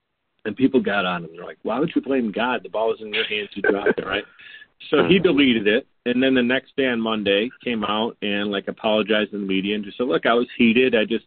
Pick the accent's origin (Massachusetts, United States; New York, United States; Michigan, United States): New York, United States; Buffalo; when you're born and raised in Buffalo, you better believe that you're a member of Bill's Mafia.